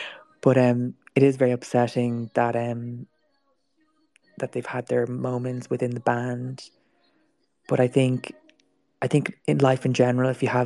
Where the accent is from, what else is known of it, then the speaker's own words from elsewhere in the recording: Ireland; we've never had any of this help as Irish artists or like being acknowledged by different cliques.